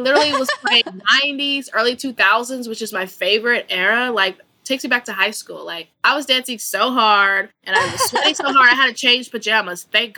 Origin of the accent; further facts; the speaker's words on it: Kansas, United States; moved away as an adult; now in San Diego, United States; I had moved from Kansas, my home state, to San Diego, and I was working at Massage Envy as a receptionist.